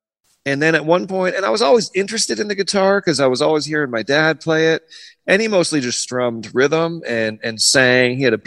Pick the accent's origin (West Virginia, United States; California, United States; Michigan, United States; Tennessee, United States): California, United States; We were called … I grew up in San Diego County.